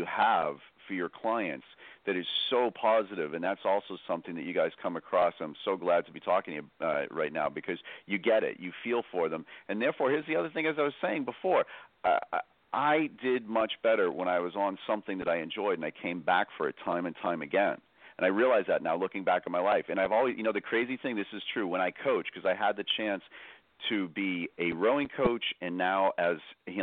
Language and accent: English; Ireland; Oh, my God, I'm Irish. I'm like a heater.